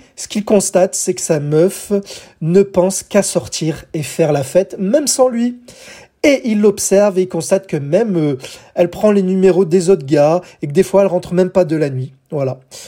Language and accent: French; France; de nos jours, en 2020, chez nous en France, nous avons un top 200.